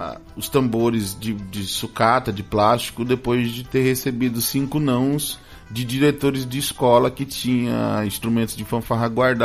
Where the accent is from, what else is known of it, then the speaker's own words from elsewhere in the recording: Cuiabá, Mato Grosso, Brazil; E sou nascido e criado no Tijucal, né?